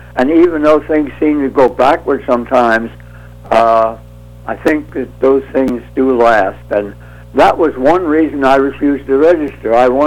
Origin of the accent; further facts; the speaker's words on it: United States; I realized that I wanted to be back in the U.S. I'm an American, USA.